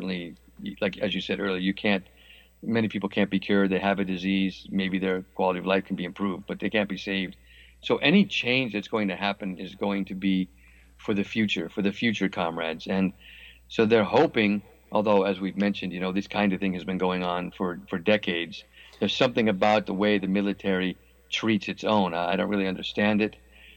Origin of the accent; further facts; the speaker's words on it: United States; moved away as an adult; I'm American, but I've lived in Europe now for 30 years, so I've experienced, you know, what Americans would call socialized medicine